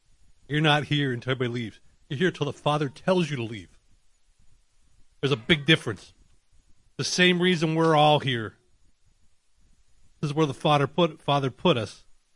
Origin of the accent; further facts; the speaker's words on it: Pittsburgh, Pennsylvania, United States; And I came from Pittsburgh originally, and we both went different directions.